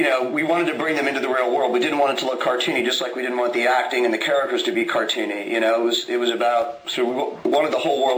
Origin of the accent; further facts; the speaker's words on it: United Kingdom; now in United States; That's right. I am a Brit. Yeah, that's true.